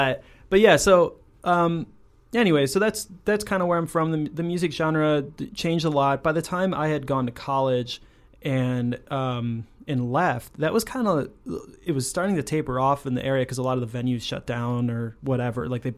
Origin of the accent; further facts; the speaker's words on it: South Glens Falls, New York, United States; The best part is I'm from South Glens Falls, which is a nothing town, and which is awesome